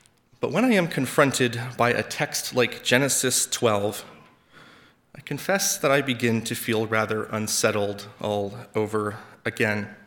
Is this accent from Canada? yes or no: yes; Ontario, Canada; Jen and I grew up here in Southern Ontario, and our families all live within a relatively short drive of Hamilton.